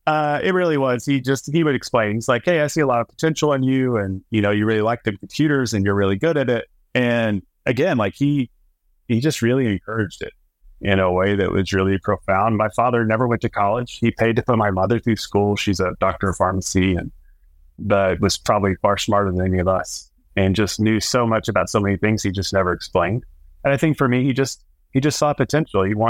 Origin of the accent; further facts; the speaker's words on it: Oklahoma, United States; I grew up in Oklahoma, just youngest of four boys